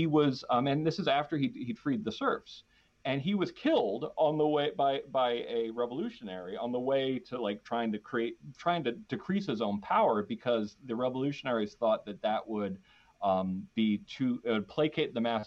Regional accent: Danbury, Connecticut, United States; So, and we grew up in Danbury, Connecticut, which is like in the burbs of New York City

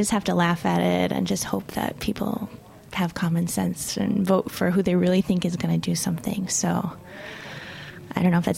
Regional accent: Chicago, Illinois, United States; In Chicago, my hometown, we definitely have some spots I need to hit up.

